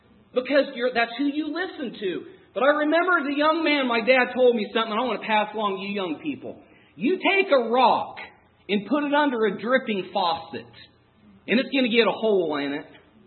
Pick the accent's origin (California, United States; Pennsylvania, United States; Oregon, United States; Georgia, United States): Oregon, United States; also born or lived in Missouri; I don't want anybody to be offended because I am from Oregon, or I was. Those are my roots. You move to different parts of the country, and people just think differently. I remember even in business when we moved to Missouri, actually.